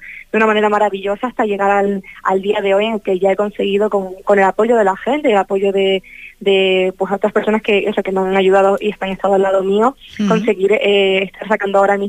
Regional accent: La Palma, Canary Islands, Spain; yo soy de allí, de La Palma

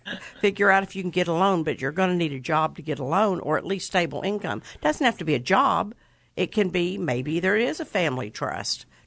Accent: Texas, United States; Mean, we're from Texas.

